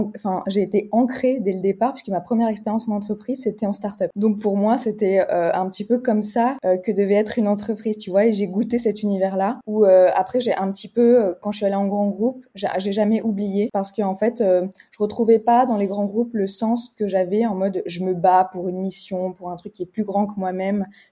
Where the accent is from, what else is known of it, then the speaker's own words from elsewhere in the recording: Nice, Provence-Alpes-Côte d'Azur, France; Donc moi, j'ai grandi dans le sud de la France, à Nice. Donc je suis une pure niçoise, pur produit du sud.